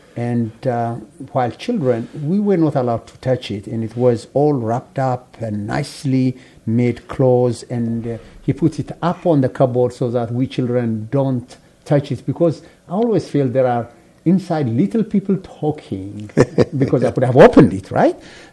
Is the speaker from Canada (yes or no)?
no; Addis Ababa, Ethiopia; Growing up, I remember I grew up in Addis. That is a capital city, actually, in a place called Mercato. Mercato is like the ghetto of Addis Ababa.